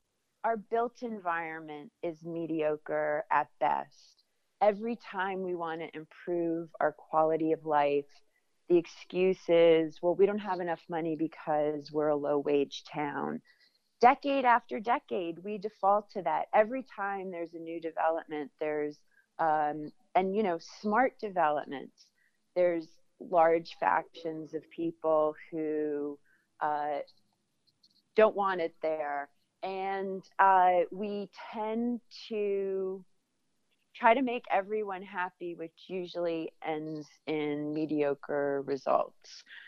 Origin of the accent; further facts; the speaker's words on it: New York, United States; moved away as an adult; now in Tucson, United States; I have been in Tucson for 20 years. I'm originally from New York, where I had a successful career in advertising and global branding.